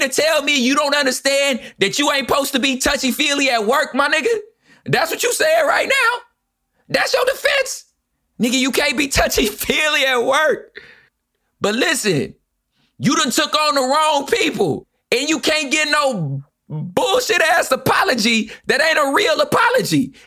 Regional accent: Los Angeles, California, United States; Do I know how to stop saying park the car because I'm from Los Angeles, we outside?

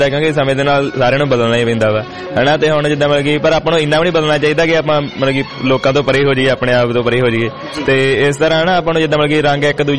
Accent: Khosa, Punjab, India; ਪਿੰਡ ਖੋਸਾ ਜੀ

